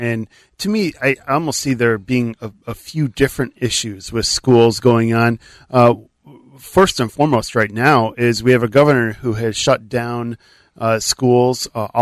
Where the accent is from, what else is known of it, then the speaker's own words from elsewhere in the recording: Illinois, United States; I'm 41. I grew up in the Chicago area